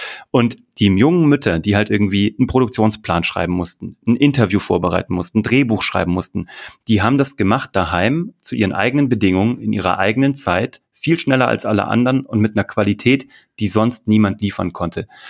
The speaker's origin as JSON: {"language": "German", "town": "Kassel", "region": "Hesse", "country": "Germany", "tie": "born or raised there", "said": "Also ich habe mit 8 Jahren in Kassel, wo ich herkomme, angefangen zu zaubern"}